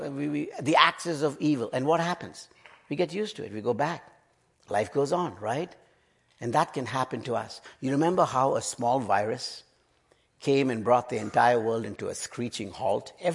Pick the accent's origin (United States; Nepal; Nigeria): Nepal; someone asked me, where are you coming from? I said, Nepal. He said, do they have this problem? I said, we don't use toilet paper.